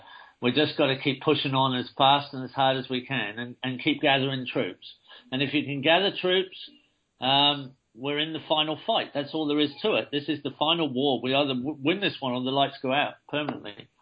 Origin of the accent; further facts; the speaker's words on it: England, United Kingdom; moved away as an adult; now in Australia; I'm English originally. I emigrated to Australia in 1979 when I was 25 years old.